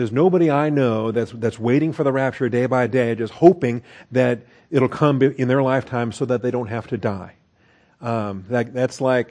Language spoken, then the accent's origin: English; Pacific Northwest, United States; I grew up in the Northwest, and so we had a bunch of totem poles out there with the Native Americans in Washington and Oregon.